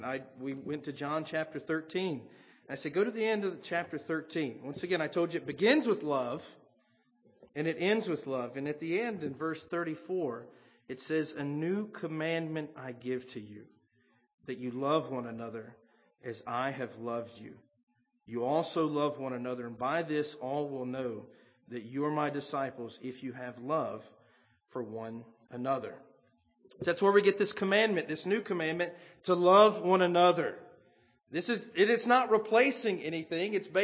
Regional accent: the South, United States; I grew up in the South, as most of you knew.

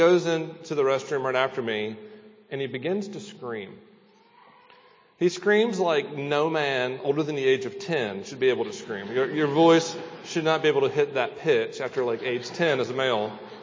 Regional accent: the South, United States; I'm from the South. I see snakes all the time.

